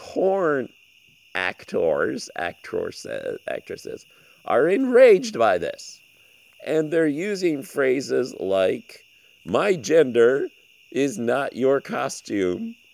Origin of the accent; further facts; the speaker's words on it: Philippines; frankly, I grew up in the Philippines with the ladyboy phenomenon, so none of this shocks me.